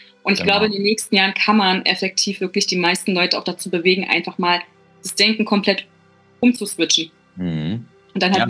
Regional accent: Berlin, Germany; born there; Ja, ich bin sogar gebürtige Berlinerin.

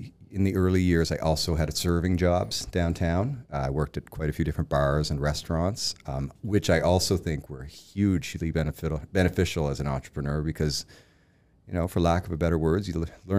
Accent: Rothesay, New Brunswick, Canada; moved away as an adult; now in Halifax, Canada; I am originally from Rossi, New Brunswick, which is just outside of St. John, and moved here at about 19 years of age to try my hand

